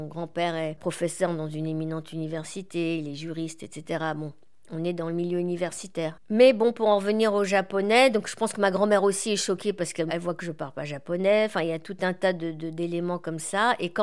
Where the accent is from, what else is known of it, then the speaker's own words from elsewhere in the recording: Paris, Île-de-France, France; born there; also born or lived in Panama / Tokyo; Alors moi je suis née en 1970, je suis née à Paris, et après j'ai beaucoup déménagé, on a une vie de famille un peu mouvementée.